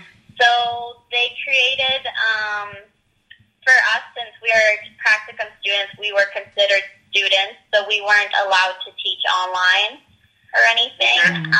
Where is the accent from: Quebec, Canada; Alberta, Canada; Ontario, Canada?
Alberta, Canada; Innisfail; So I grew up around Innisfail.